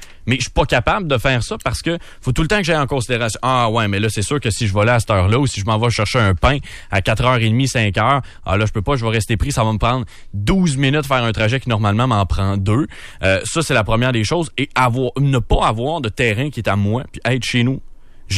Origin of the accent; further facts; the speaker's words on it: Quebec, Canada; also born or lived in Jonquière; moi, je viens du fin fond de la Mauricie. Là. Ça fait que moi, me ramasser en ville... Puis tu sais, j'ai quand même eu une transition. Là. C'est-à-dire, les années que j'ai étudié à Jonquière, là, j'étais en ville. Là. Tu sais, je restais dans la ville de Jonquière. Mais c'était pas comme à Québec.